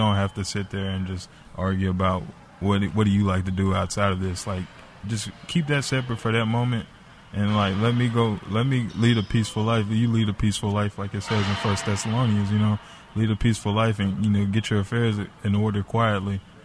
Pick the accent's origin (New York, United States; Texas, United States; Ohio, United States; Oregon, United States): Texas, United States; Fort Worth; born there; No, I was born in Fort Worth.